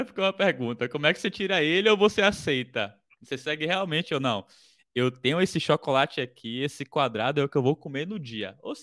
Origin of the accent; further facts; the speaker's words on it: Bahia, Brazil; que eu sou baiano, então a pimentinha é daquele